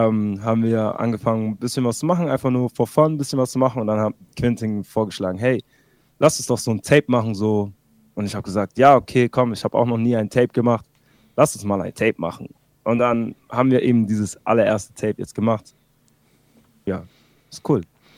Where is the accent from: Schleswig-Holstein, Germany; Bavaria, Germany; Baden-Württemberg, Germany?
Baden-Württemberg, Germany; Esslingen; Und ich komme aus Esslingen.